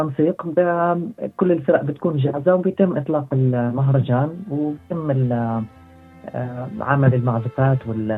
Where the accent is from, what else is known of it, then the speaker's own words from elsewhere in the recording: Gaza Strip, Palestine; صراحة خارج قطاع غزة ما ولا مرة، لأنه هذه أول مرة إنه إحنا نطلع من فلسطين كلها.